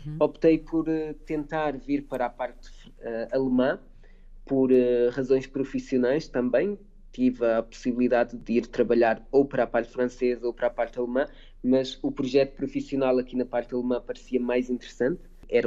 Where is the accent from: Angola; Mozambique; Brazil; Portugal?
Portugal; Acho que brinquei na neve 1 ou 2 vezes em que nevou em Portugal, na minha aldeia.